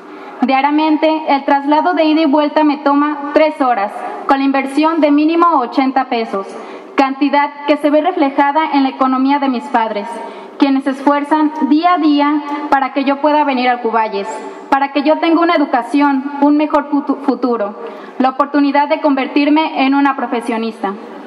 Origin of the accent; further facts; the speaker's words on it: Amatitán, Jalisco, Mexico; Soy originaria de Amatitán, municipio que se encuentra aproximadamente a 45 kilómetros del centro.